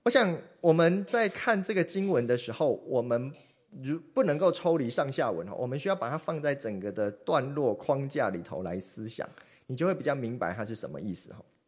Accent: Taiwan; accent: Taiwanese Mandarin; first language Taiwanese Hokkien; Chinese is a second language; 你听到我讲的就是台湾国语，就是因为我的母语其实是台湾话，是台语，是闽南话。OK， 我的母语其实是这一个。

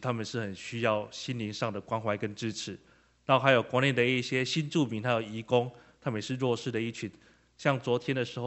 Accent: Taiwan; 整个医院的棒子就交在我们台湾人本地的身上

